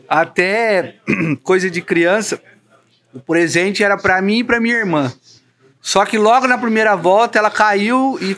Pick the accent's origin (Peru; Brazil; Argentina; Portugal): Brazil; São Paulo; Como eu sou do estado de São Paulo, a gente tem um número muito grande lá de quarto de milha